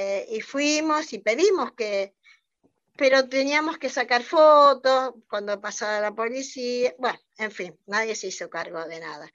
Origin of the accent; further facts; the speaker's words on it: General Alvear, Mendoza, Argentina; yo soy de General Alvear, Mendoza